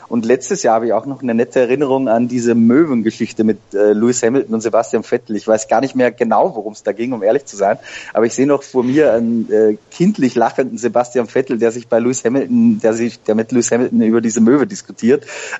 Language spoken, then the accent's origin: German; Austria; ich bin Österreicher